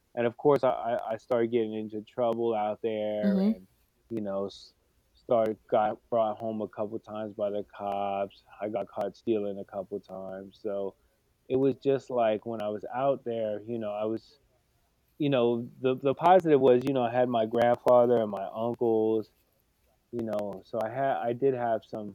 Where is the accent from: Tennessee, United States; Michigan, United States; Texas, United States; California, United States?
California, United States; now in New Jersey, United States; And, you know, we're from California. My mom's family, everybody's from California.